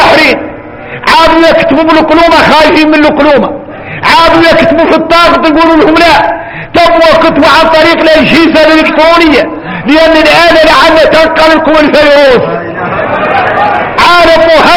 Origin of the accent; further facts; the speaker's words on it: Mauritania; واما احنا قاع موريتاني احنا قاع ما هالي